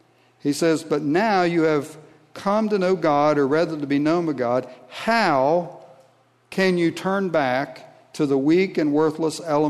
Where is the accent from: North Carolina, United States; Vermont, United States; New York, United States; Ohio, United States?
Ohio, United States; when I grew up in Southeast Ohio, my dad worked at a Buick dealership as parts and service manager